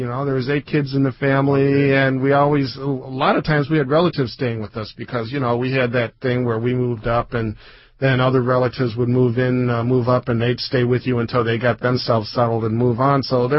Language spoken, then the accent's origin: English; Detroit, Michigan, United States; born there; So to us, even though I was born in Detroit, when I was a little kid, home was New Orleans.